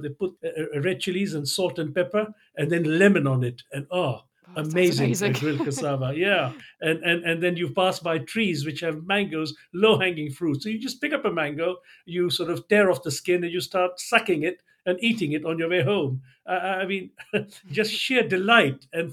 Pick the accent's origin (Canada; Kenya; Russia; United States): Kenya; Mombasa, Mombasa County; born there; And I was born in Mombasa. So and it was known as British East Africa, but then obviously Kenya, Uganda, Tanzania. And if I describe myself as a British East African Asian